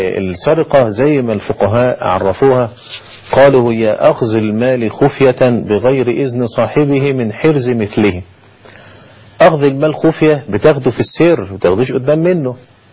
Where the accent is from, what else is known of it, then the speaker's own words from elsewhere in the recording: Egypt; احنا عندنا في مصر معظم المقابر ما عدا طبعا في الشرقية وصعيد مصر